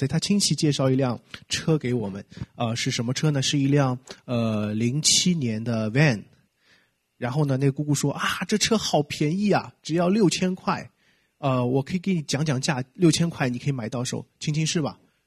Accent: Shanghai, China; now in United States; 我从上海来。

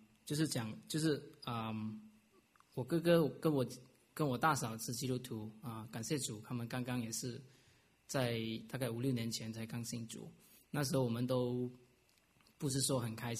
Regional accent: Malaysia; 就是我来自马来西亚

